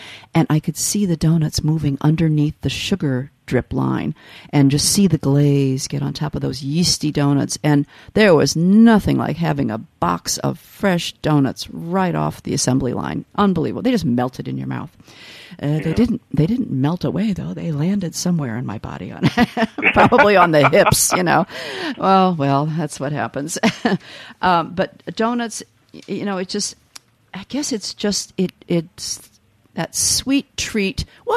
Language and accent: English; Midwest, United States; But I grew up in the Midwest, and we had a company, again a Southern company, because Krispy Kreme started in Texas, I believe.